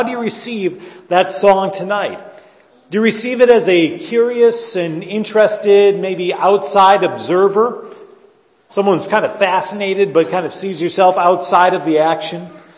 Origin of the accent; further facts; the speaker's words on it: United States; I could say I'm an American, and of course that invokes a story of you know, our country and how this nation came to be